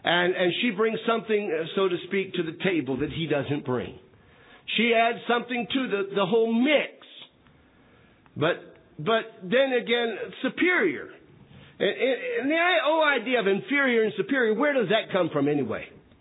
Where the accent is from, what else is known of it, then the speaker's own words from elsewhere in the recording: Northern United States, United States; accent: Yankee; I don't try to hide my accent. I'm a Yankee, I'm from that area of the country.